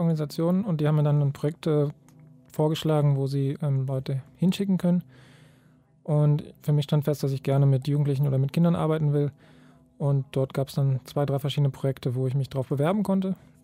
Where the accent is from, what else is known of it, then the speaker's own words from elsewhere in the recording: Berlin, Germany; now in Uganda; Ursprünglich aus Berlin, aber jetzt lebe ich schon seit 3 Jahren in Uganda dauerhaft.